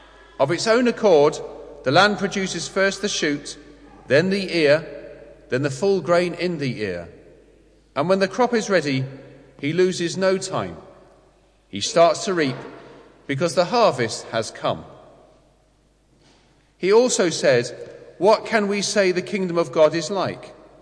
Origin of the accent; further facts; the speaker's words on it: Ireland; accent: Irish; I accentuated my London accent, which sounded even worse for having an Irish accent mixed with a London accent.